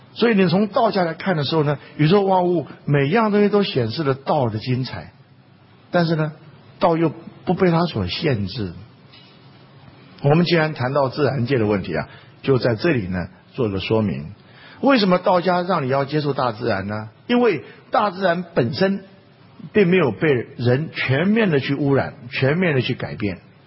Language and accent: Chinese; Taiwan; 我们自己在台湾住那么久，从来就不觉得台湾有什么美。